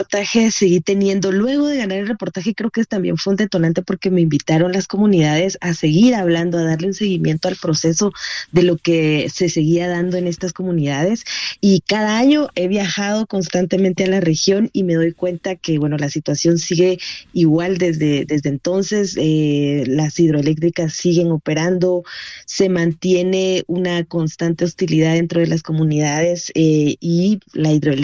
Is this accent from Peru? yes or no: no; Guatemala; now in San Lucas Sacatepéquez, Guatemala; Soy guatemalteca, vivo actualmente en San Lucas, Zacatepeques, que es un pueblito muy cerca de la ciudad de Guatemala.